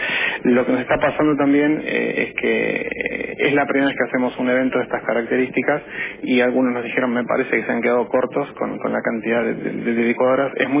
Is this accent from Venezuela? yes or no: no; Argentina; primero como argentinos que somos todos